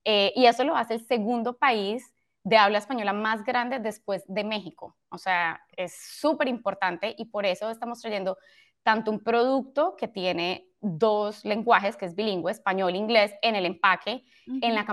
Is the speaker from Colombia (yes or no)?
yes; Colombia; yo soy latina, nacida, crecida en Colombia.